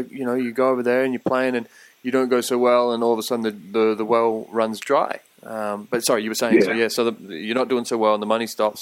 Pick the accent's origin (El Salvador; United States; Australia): Australia; Perth, Western Australia; because I remember, you know, growing up in Perth, I mean